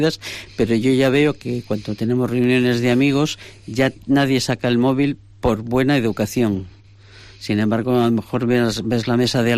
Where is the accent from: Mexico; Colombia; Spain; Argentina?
Spain; como española me siento humillada.